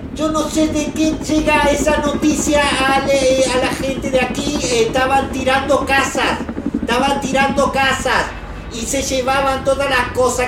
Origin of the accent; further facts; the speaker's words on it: Rosario, Santa Fe, Argentina; incluso mi acento puede variar un poco, porque yo soy nacida y criada en Empalme Granero.